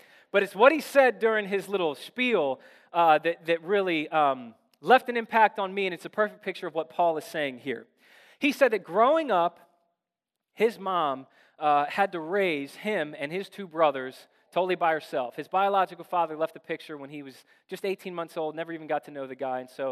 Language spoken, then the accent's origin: English; Severn, Maryland, United States; I think that sounds way cooler than saying I'm from Severn